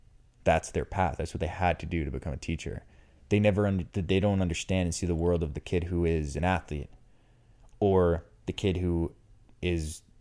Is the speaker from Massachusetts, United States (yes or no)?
yes; Boston, Massachusetts, United States; I'm from Boston, I say aunt